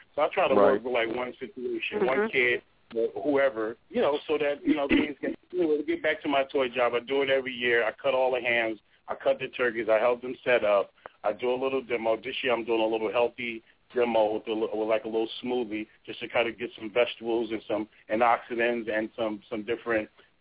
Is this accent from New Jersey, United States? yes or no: yes; Newark, New Jersey, United States; I mean, from where I come from, you know, I grew up in Newark, and, you know, I was mostly in the project areas.